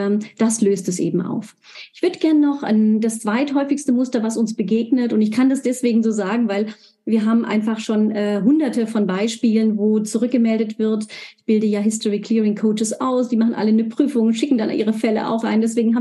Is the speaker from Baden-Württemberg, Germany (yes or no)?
yes; Baden-Württemberg, Germany; ich bin Schwäbin, Versucherle nennen wir das.